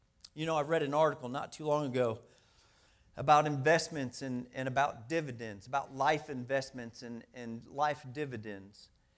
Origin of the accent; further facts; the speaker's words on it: Midwest, United States; I'm from the Midwest, so I can't wait to get home.